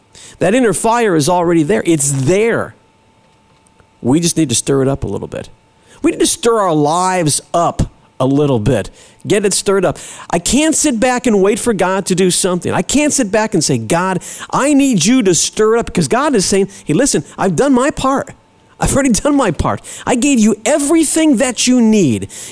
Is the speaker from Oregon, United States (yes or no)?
no; Cleveland, Ohio, United States; I remember when I was a kid, I grew up in Cleveland